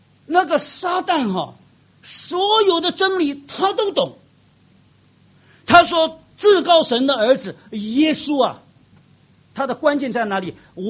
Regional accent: Shanghai, China; 我们上海人问答问题的，哎，生意哪能了，是吧？

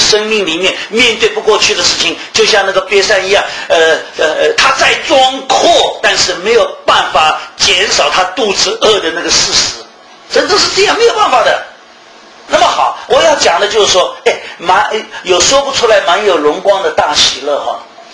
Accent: Shanghai, China; 我们上海常常有这种叫，我们上海人一句话叫什么，叫西装必塞

